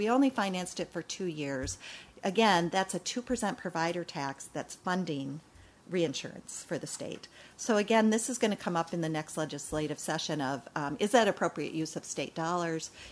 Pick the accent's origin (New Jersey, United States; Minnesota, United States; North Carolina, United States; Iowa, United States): Minnesota, United States; And I'm hoping, as a Minnesotan, that is short-lived and kind of move back toward a more collaborative approach.